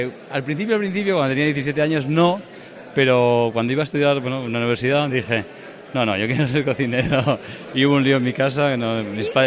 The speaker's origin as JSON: {"language": "Spanish", "region": "Galicia", "country": "Spain", "said": "Es mi tierra. Yo adoro Galicia, os adoro, por decirlo, la España verde."}